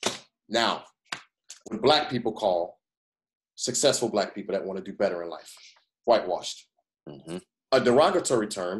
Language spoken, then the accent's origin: English; Thibodaux, Louisiana, United States; born there; I was born in Thibodaux, Louisiana, at Thibodaux Regional Hospital in America, which makes me an automatic citizen of this country.